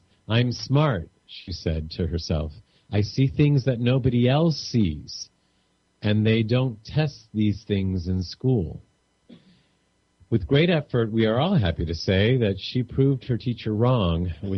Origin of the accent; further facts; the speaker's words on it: Kalamazoo, Michigan, United States; I remember my childhood days growing up in Kalamazoo, Michigan as happy ones